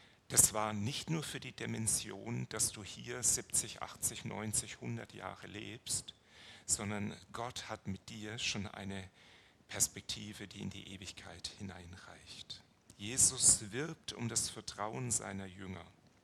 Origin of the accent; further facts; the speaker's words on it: Baden-Württemberg, Germany; Ich bin im Schwarzwald groß geworden